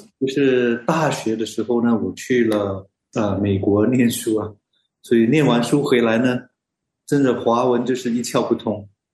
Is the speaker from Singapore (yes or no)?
yes; Singapore; Chinese is a second language; 我是新加坡人。从小呢，大家都如果了解新加坡的文化，我都是受英语教育。但是感谢主，在一个华人教会里面成长，就是信主以及受洗